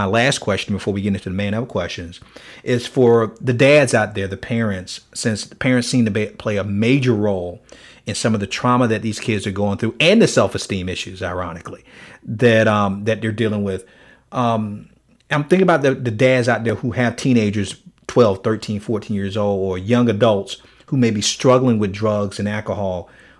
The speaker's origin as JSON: {"language": "English", "town": "Miami", "region": "Florida", "country": "United States", "tie": "born or raised there", "said": "growing up in Miami, you know, I saw"}